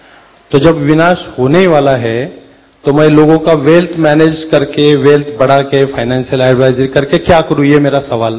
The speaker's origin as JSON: {"language": "Hindi", "town": "Aurangabad", "region": "Maharashtra", "country": "India", "said": "और मैं औरंगाबाद महाराष्ट्र से आया हूँ।"}